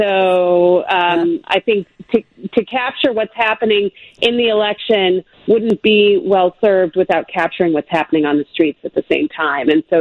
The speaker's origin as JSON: {"language": "English", "town": "Chicago", "region": "Illinois", "country": "United States", "tie": "born or raised there", "said": "You know, this series it's very personal to me. I grew up in Chicago."}